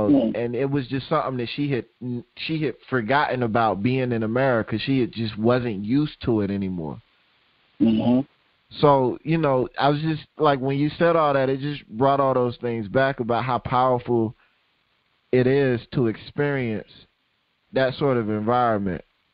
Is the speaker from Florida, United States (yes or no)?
yes; Tallahassee, Florida, United States; I mean, I grew up in Tallahassee, same as Joe, and at the time I didn't realize Tallahassee was as segregated as it was.